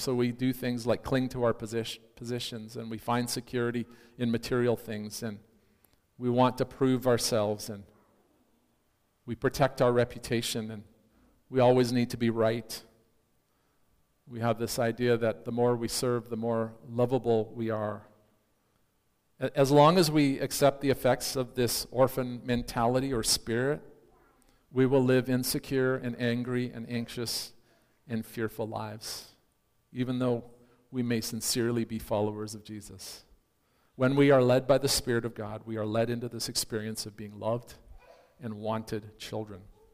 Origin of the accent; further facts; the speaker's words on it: Cape Town, Western Cape, South Africa; born there; I was born in South Africa, in Cape Town. under apartheid. I was, in their system, a person of mixed race.